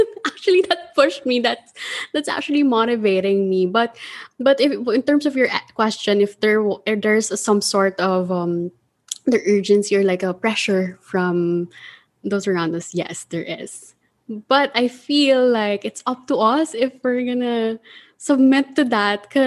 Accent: Philippines; I'm just from the Philippines. I don't think the world will embrace me.

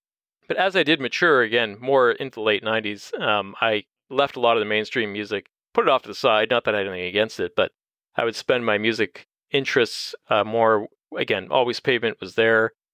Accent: Windsor, Ontario, Canada; because I grew up in Windsor. So, I mean, we had a lot of Detroit radio

